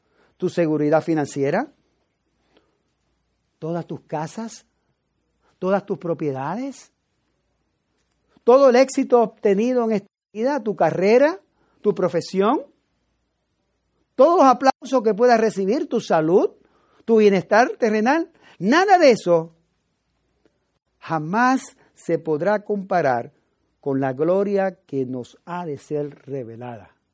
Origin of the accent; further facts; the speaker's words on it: Puerto Rico; now in United States; Aún yo siendo puertorriqueño y ciudadano estadounidense, me siento extranjero en este país, porque no es mi país, Puerto Rico.